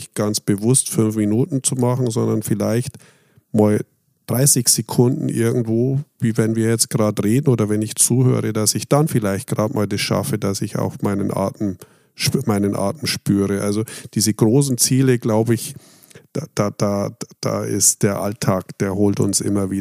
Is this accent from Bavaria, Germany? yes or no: yes; Bavaria, Germany; ich komme ja aus Bayern